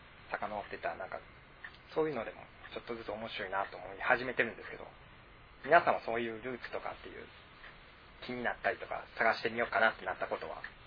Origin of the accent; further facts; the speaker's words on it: Amami, Kagoshima, Japan; 僕が奄美出身なんですよ。奄美大島っていう、あの沖縄と間違えられる、一応鹿児島県九州なんですけども、